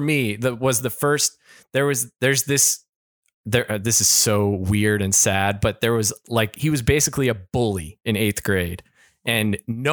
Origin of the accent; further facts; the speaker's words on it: Kentucky, United States; Well, I'm from Kentucky.